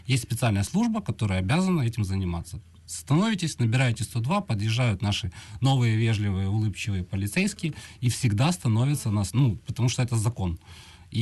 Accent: Kyiv, Ukraine; как гражданин Украины, как киевлянин, я реагирую, конечно, очень остро негативно

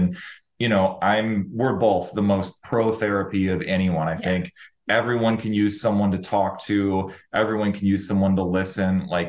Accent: Minnesota, United States; I grew up in Minnesota, and, you know, a lot of times our roads are not great.

